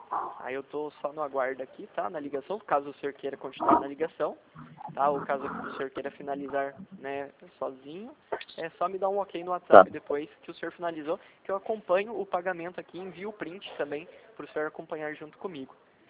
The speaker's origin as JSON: {"language": "Portuguese", "town": "São José dos Campos", "region": "São Paulo", "country": "Brazil", "said": "Não, eu sou do interior do Vale do Paraíba, São José dos Campos."}